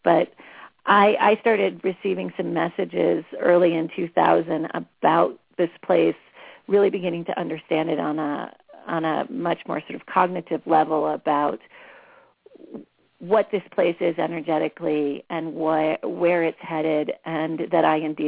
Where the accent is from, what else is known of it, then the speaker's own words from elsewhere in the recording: New England, United States; I grew up originally on the East Coast in New England, and I spent a huge amount of time as a youth in Europe traveling there.